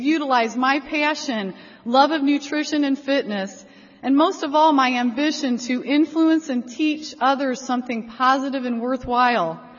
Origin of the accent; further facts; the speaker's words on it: Strongsville, Ohio, United States; I'm from Strongsville, Ohio